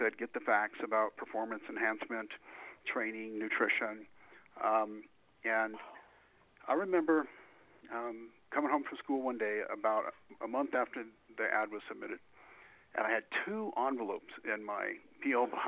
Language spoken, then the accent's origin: English; Golden, Colorado, United States; Yeah, so we grew up real humble in Golden, Colorado.